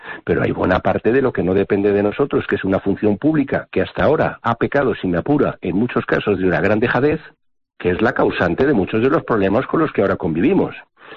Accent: Balearic Islands, Spain; yo soy mallorquín

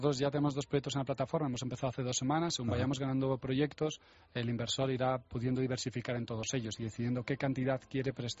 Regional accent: Spain; Creo que, como buen español, sí

